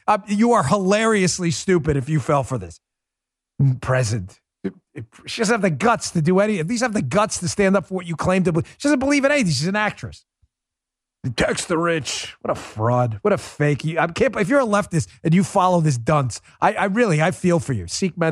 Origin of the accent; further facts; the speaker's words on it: New York, United States; I only know how to pronounce that because I'm from New York. And I just moved from woke Rochester a couple of weeks ago.